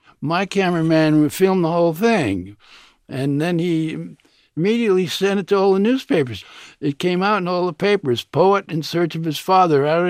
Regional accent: New York, United States; first language French; English is a second language; also born or lived in France; I grew up in New York, but I lived in France when I was a very small boy and spoke French before English.

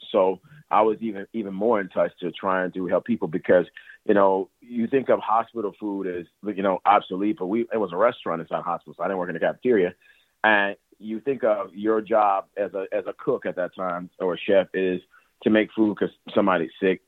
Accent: Chicago, Illinois, United States; definitely being a Chicagoan that's been really, really big for me and being able to give back, you know, to areas and people that I grew up seeing and doing too.

